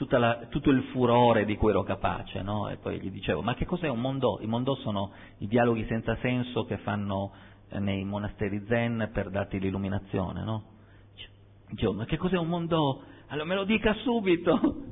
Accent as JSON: {"language": "Italian", "region": "Sardinia", "country": "Italy", "said": "io sono sardo, vengo da un'isola"}